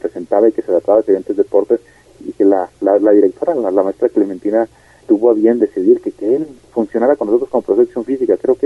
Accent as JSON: {"language": "Spanish", "town": "Colotlán", "region": "Jalisco", "country": "Mexico", "moved": "yes", "lives_now": "Tepechitlán, Mexico", "said": "la mayoría de nosotros los que emigramos de Colotlán a Tepechitlán"}